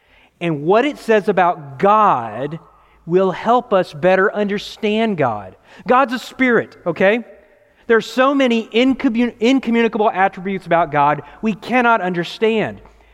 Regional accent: Texas, United States; That's what we do. We're from Texas.

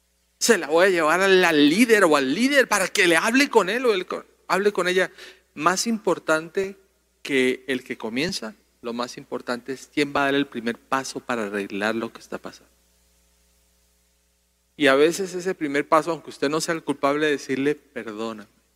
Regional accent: Colombia; crecimos conociendo una casa de alguien que vivía cerca cuando yo crecí en Colombia.

